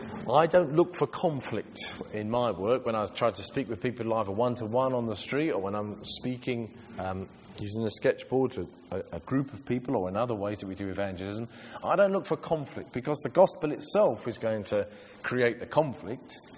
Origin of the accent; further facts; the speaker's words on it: United Kingdom; now in France; I'm speaking as a British person living in France.